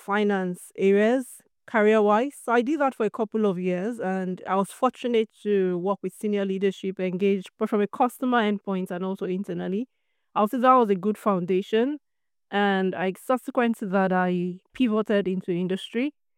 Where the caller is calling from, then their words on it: South East England, United Kingdom; Well, I'm joining from Buckinghamshire in the UK.